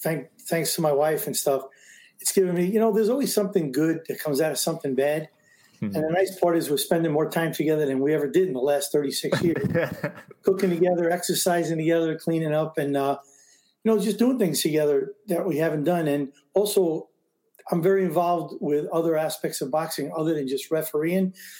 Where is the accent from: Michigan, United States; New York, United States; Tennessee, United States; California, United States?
New York, United States; Brooklyn; I grew up in New York and Brooklyn, in the Coney Island section of Brooklyn, and a great neighborhood to grow up in.